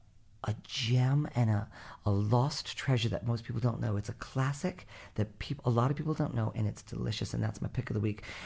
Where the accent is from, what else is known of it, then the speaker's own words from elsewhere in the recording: Cranston, Rhode Island, United States; I'm from Cranston, Rhode Island.